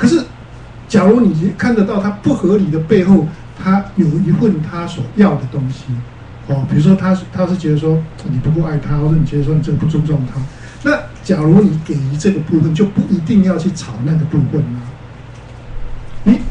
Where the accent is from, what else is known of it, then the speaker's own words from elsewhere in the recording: China; 我们中国人讲君子报仇，三年不晚嘛。